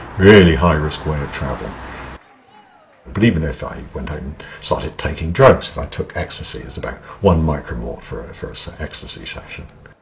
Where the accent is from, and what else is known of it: England, United Kingdom